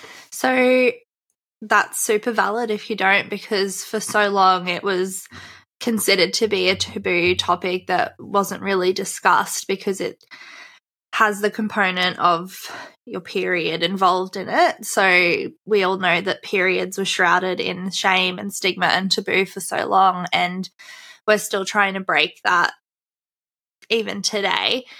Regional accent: Queensland, Australia; accent: Australian; I live in Australia. So if you hear my Aussie accent, I live in Queensland, Australia.

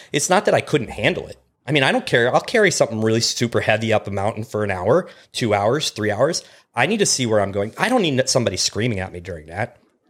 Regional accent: Pacific Northwest, United States; now in Texas, United States; I grew up in the Pacific Northwest on the coastal mountain range. I live in Texas now. It's flat.

